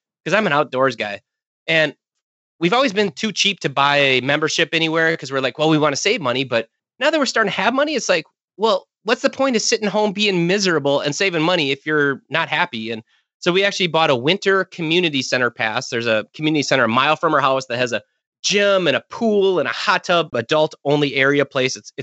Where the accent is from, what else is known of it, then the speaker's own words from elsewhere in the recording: Minnesota, United States; I'm a Minnesotan. We're walking around in snowmobile suits half the time.